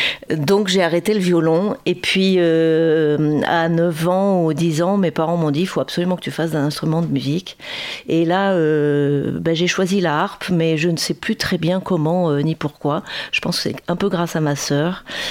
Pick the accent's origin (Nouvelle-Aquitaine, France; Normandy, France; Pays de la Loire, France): Nouvelle-Aquitaine, France; La Rochelle; Alors, je suis née à La Rochelle, je suis une vraie fille de La Rochelle, mais je n'ai pas fait mes études ici à La Rochelle.